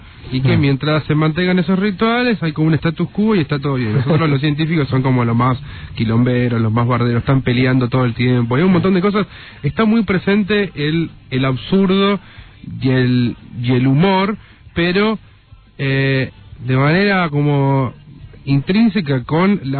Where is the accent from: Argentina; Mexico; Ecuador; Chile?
Argentina; Son esas cosas que nos tenemos que vanagloriar como argentinos.